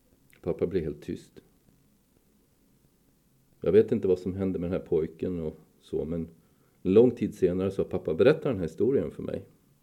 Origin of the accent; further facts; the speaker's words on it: Visby, Gotland, Sweden; Jag är uppvuxen i Visby, en relativt trygg familj och har en bra, vacker miljö på alla sätt.